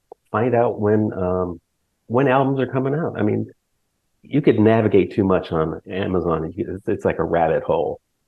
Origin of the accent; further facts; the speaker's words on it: Ohio, United States; And then when I moved back to the States, I'm from Ohio, I just wanted to continue the music.